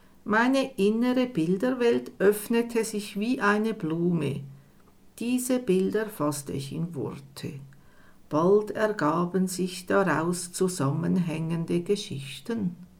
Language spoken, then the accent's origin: German; Zurich, Switzerland; moved away as an adult; now in Basel, Switzerland; Aufgewachsen bin ich in Zürich, wohlbehütet als etwas verträumtes Kind. Mit 20 Jahren packte ich meinen Koffer und zog nach Basel.